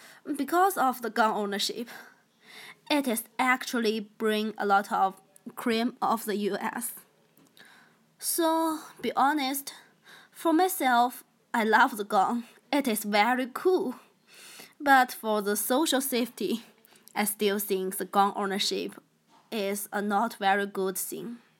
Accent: China; I come from China.

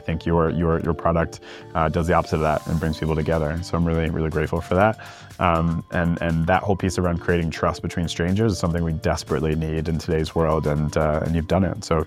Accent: United States; now in London, United Kingdom; my partner's from Mexico City and I'm from the States and we live in London.

